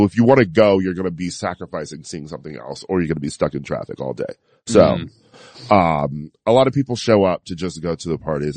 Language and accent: English; Wisconsin, United States; Arizona, Georgia, Michigan, Pennsylvania, and my home state of Wisconsin.